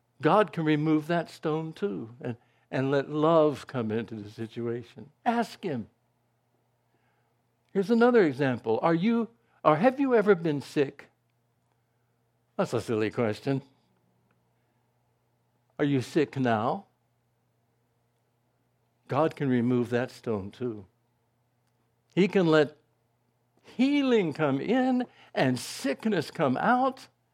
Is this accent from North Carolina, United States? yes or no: yes; Rockingham, North Carolina, United States; I was one of only three organists in my hometown of Rockingham.